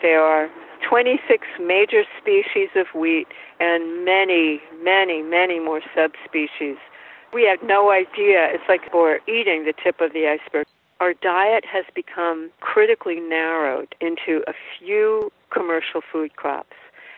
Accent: Port Washington, New York, United States; I grew up on Long Island, as I said, in Port Washington

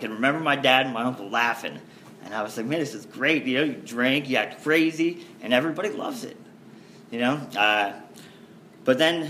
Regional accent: Akron, Ohio, United States; also born or lived in Brunswick, Georgia; So my first memories of life, actually, although I grew up in Ohio outside of Akron, was in Brunswick, Georgia.

